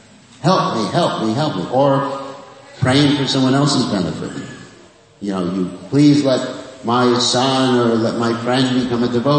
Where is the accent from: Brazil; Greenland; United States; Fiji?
Fiji; Where I come, Fiji, I don't look Fijian, but somehow I come from Fiji.